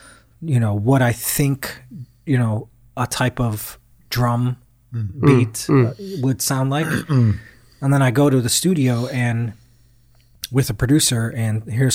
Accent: United States; But me being American, I was just like, well, to me, this is a fucking invitation.

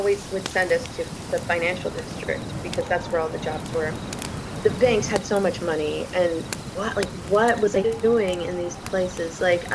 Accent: California, United States; also born or lived in Wyoming; So I was born in Wyoming, moved to many states in my young childhood before finally settling in California for junior high and high school.

